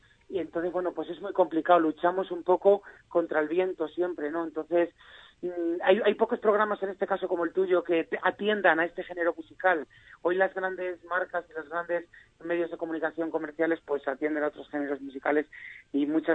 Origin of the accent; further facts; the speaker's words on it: Zamora, Castile and León, Spain; Zamora, como sabes, que es la ciudad en la que vivo, la provincia de donde vengo.